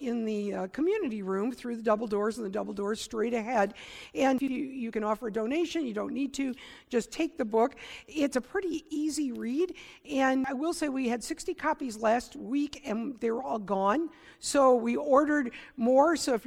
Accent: Michigan, United States; Now, for me, I grew up in Michigan's Thumb. It was a rural area. I lived in a resort town. But I'll tell you that in that resort town, people of color did not come.

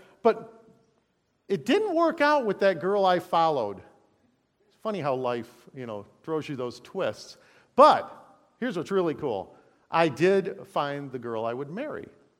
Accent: Detroit, Michigan, United States; I grew up in Southeast Michigan. I finished junior high and high school in the city of Detroit. I went to Detroit Public Schools.

